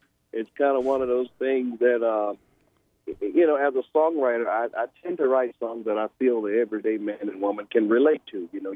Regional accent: Mississippi, United States; And me being, you know, growing up in Mississippi, you know, I'll call it black music was pretty much all we listened to.

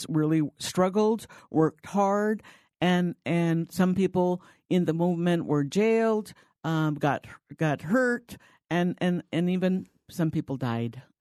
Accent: Guadalupe, Arizona, United States; I grew up in Guadalupe, and we grew up working in the fields that are now the city of Gilbert, east of Chandler, and in the West Valley as well

